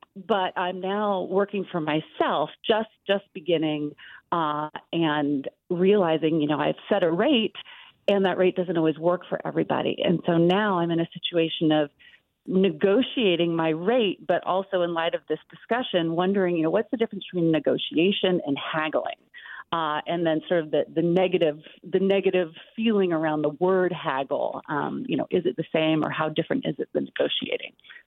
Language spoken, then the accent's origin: English; Berkeley, California, United States; I grew up in Berkeley and sort of middle class, and my family did not haggle at all.